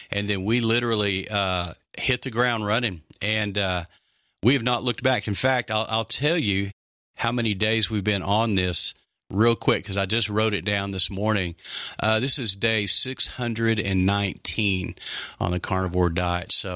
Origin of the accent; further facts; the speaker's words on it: Texas, United States; I grew up in West Texas, and we were all about meat up there.